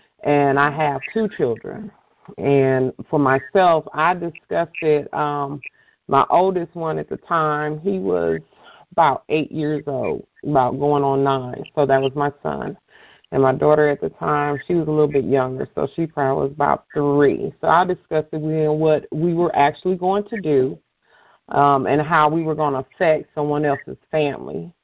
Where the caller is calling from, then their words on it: Omaha, Nebraska, United States; I'm calling in from Omaha, Nebraska. So I'm sure a lot of people, folks on here are like, what black people live in Omaha, Nebraska?